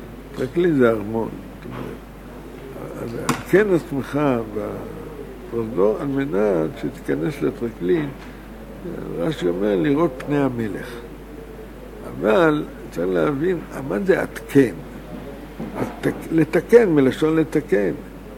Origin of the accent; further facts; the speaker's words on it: United States; now in Israel; אני מארצות הברית